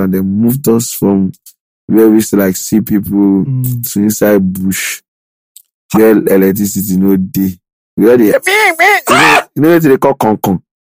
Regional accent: Lagos, Nigeria; I'm from Ekiti State, but I was born in Lagos State. Right. I was born somewhere around my 12th. Agility Road. I'm from Ekiti State, Ijaw local government to be precise.

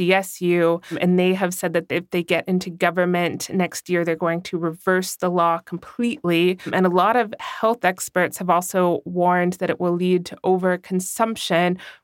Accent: California, United States; So in my home state of California, you have to be over 21 to purchase and consume cannabis

